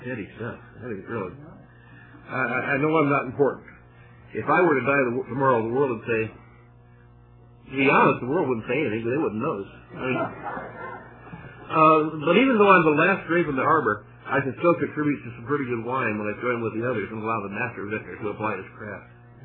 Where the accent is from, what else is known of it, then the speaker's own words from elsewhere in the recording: the South, United States; I'm from the South, I do that.